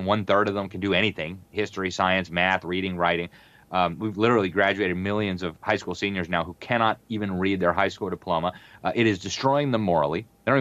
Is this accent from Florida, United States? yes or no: yes; Florida, United States; It's even here in my home state of Florida.